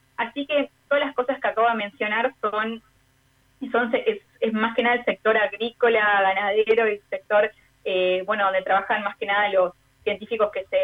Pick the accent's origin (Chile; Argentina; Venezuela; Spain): Argentina; al menos a mí como argentina me enorgullece muchísimo